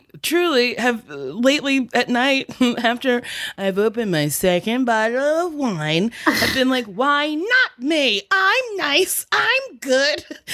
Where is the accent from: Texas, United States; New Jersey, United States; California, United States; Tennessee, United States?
New Jersey, United States; I'm from New Jersey.